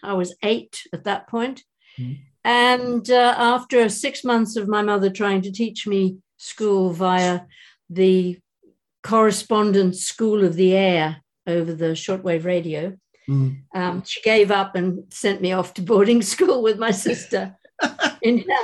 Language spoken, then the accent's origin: English; Queensland, Australia; also born or lived in Yass, New South Wales; I'm Australian. I was born in a little town called Yass, just outside of Canberra.